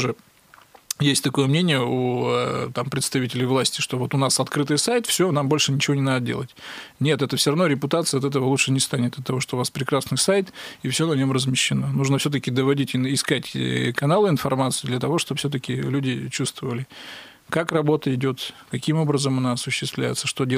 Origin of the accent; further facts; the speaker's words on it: Zingino, Kirov Oblast, Russia; Это моя малая родина, хоть у меня написано везде, что я родился в городе Кирове, а так, так получилось в паспорте, да? Родился я в поселке Зингино Ореческого района.